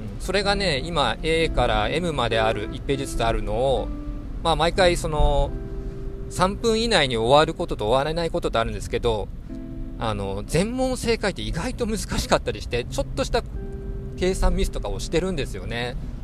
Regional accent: Kitakyushu, Fukuoka, Japan; 地元の北九州

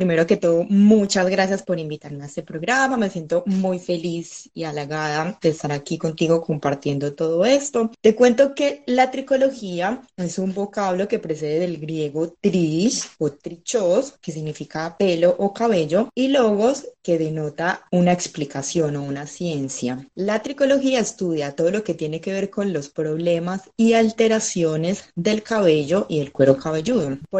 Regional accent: Medellín, Antioquia, Colombia; now in Argentina; yo soy colombiana de Medellín, estoy en Argentina hace 7 años, ya por ahora me quedo acá

